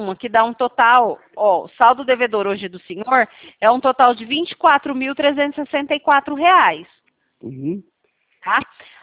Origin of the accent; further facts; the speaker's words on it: Presidente Prudente, São Paulo, Brazil; eu sou aqui de Presidente Prudente.